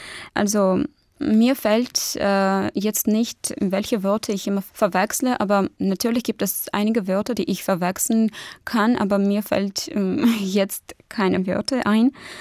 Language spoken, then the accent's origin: German; Yerevan, Armenia; German is a second language; ich komme aus Armenien, genau gesagt aus dem Hauptstadt Jerewan. Ich bin am 23. Dezember 1995 geboren.